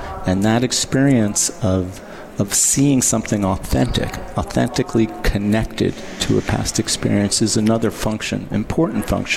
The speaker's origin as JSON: {"language": "English", "town": "New York City", "region": "New York", "country": "United States", "tie": "born or raised there", "said": "I was lucky. I grew up in New York City."}